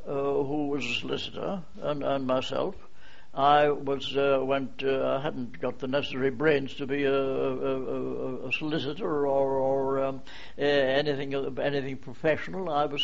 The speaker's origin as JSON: {"language": "English", "town": "Gosforth", "region": "North East England", "country": "United Kingdom", "tie": "born there", "said": "I was born in the Grove in Gosforth, which is an old terrace house built somewhere around about 1854, and it has gardens running down to the cricket field. And I was born on the 26th of August, 1893"}